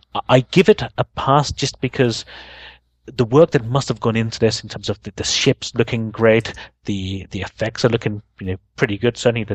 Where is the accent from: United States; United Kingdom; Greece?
United Kingdom; London; from London.